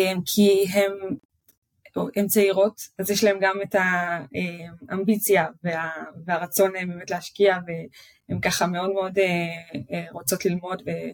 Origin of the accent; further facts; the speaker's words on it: Bnei Brak, Tel Aviv District, Israel; אני גדלתי בכלל בבני ברק, ממש הגעתי מההרדקור החרדי, זה אפילו לא חרדי של ירושלים, זה חרדי של בני ברק